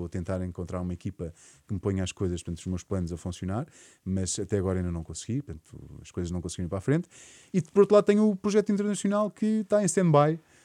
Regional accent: Portugal; Claro, eu sou tendencioso porque sou português.

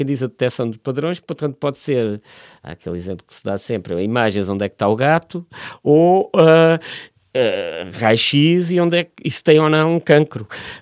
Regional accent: Évora, Alentejo, Portugal; eu não sou originalmente da zona de Lisboa, venho do Alentejo, de Évora

